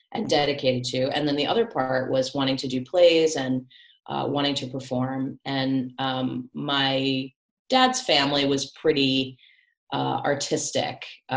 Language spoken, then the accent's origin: English; Connecticut, United States; So I grew up in Connecticut. So I'm from the Northeast tri-state area.